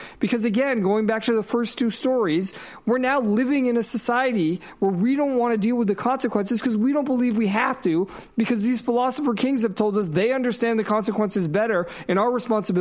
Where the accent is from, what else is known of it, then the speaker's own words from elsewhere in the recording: United States; I can only talk as an American